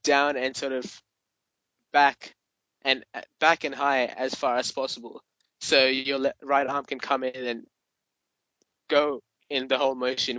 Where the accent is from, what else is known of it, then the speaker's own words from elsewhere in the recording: Australia; from Australia.